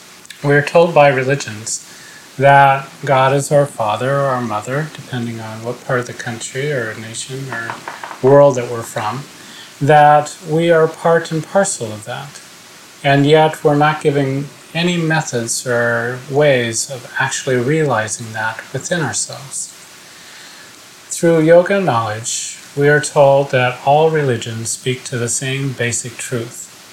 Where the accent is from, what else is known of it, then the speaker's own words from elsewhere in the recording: Seattle, Washington, United States; I'm from Seattle, Washington